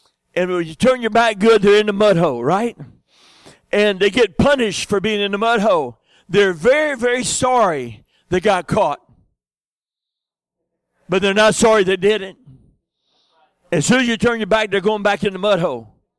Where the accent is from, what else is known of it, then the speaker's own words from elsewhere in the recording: Beaumont, Texas, United States; I try to tell people I'm from South Sardis, but really Southeast Texas.